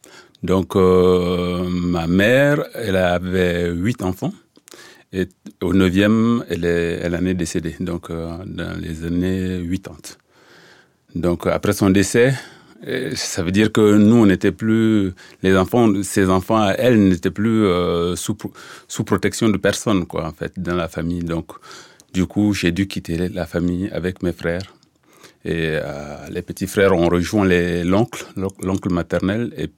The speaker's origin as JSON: {"language": "French", "town": "Diapaga", "region": "Est", "country": "Burkina Faso", "tie": "born or raised there", "second_language": "French", "said": "je viens du Burkina Faso, et, c'est un pays de l'Afrique de l'Ouest. Et là où je suis né là, j'ai grandi là, dans un village qui s'appelle Diapaga, et dans une famille de parents polygames."}